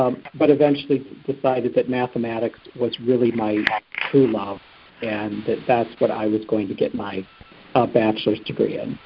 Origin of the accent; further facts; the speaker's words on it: Wisconsin, United States; So I was born and raised in Wisconsin, and for college, I went to Michigan State University